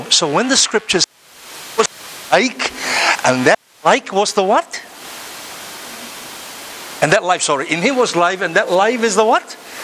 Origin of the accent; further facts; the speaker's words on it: Ipoh, Perak, Malaysia; where are you from … I say, from Ipoh. The moment they hear that I'm from Ipoh, are you from St. Michael? I said, no.